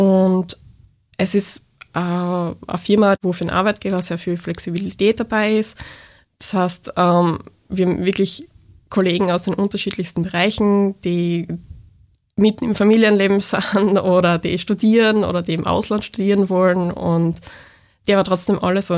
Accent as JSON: {"language": "German", "town": "Graz", "region": "Styria", "country": "Austria", "said": "ich bin 30 Jahre alt. Ich komme aus Graz Umgebung"}